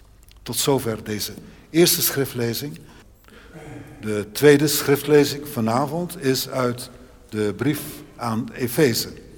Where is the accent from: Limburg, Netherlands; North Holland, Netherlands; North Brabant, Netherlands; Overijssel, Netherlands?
North Brabant, Netherlands; 's-Hertogenbosch; Ik kom zelf uit Den Bosch